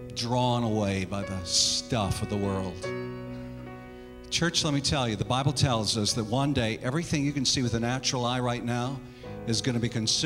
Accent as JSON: {"language": "English", "region": "South Dakota", "country": "United States", "tie": "born or raised there", "said": "church I grew up in out in South Dakota."}